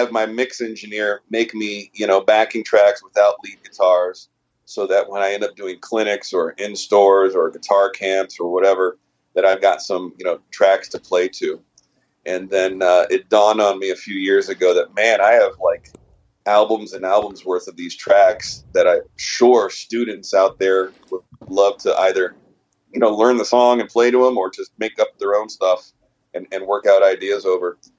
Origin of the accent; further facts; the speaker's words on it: Fairfax, Virginia, United States; I went to school in Pittsburgh, but I grew up living right outside of Washington, D.C. in Fairfax, Virginia.